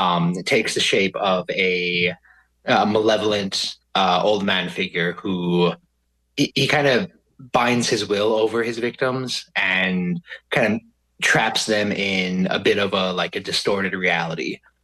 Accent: Cass Lake, Minnesota, United States; also born or lived in Bemidji; I grew up in and around the Leech Lake Reservation area, Cass Lake in Bemidji. Went to school Cass Lake my whole life.

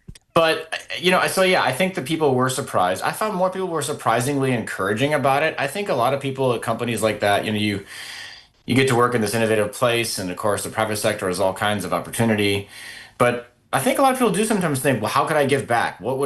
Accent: Northfield, Minnesota, United States; I grew up in Northfield, home of cows, colleges, and contentment.

